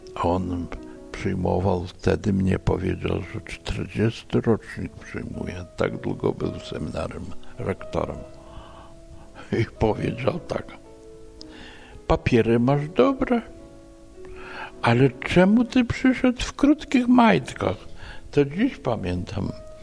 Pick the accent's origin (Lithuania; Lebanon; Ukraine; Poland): Lithuania; Vilnius County; u nas na Wileńszczyźnie wojna się skończyła 7 lipca 1944 roku